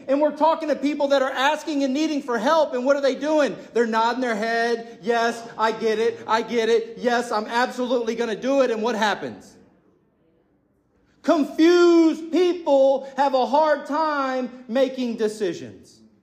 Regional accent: Texas, United States; I didn't say, hey, nice to meet you. I'm from Texas.

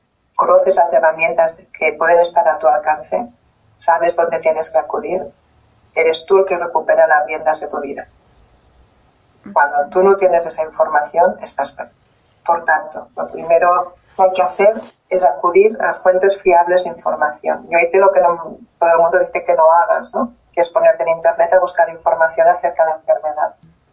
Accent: Catalonia, Spain; Yo soy de cerca de Barcelona, estoy cerca de Barcelona, y en esta zona tenemos unas cuantas.

